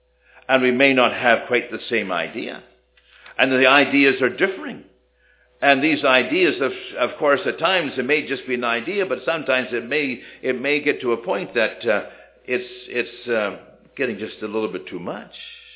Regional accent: the Maritimes, Canada; I come from the Maritimes. And down in the Maritimes, we did things right. Now I come out west.

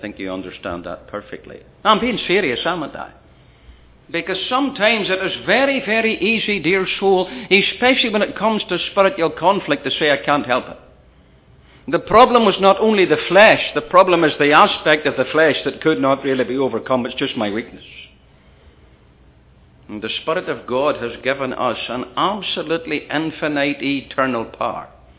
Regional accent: Ireland; And a whole lot of other things were associated with being an Irish person with red hair, and most of them were not positive.

